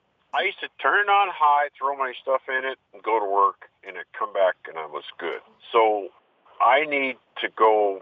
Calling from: Reno, Nevada, United States; Reno, Nevada.

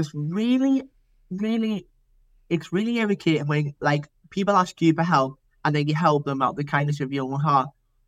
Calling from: Newcastle upon Tyne, North East England, United Kingdom; I'm calling in from Newcastle upon Tyne.

